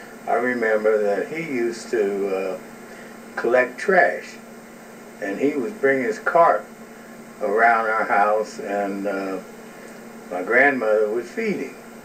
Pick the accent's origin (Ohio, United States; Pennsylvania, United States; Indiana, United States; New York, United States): Ohio, United States; Oxford; born there; I was born in 1921, August the 5th, and I was born in Oxford, Ohio, which is about 40 miles north of Cincinnati, for those that don't know.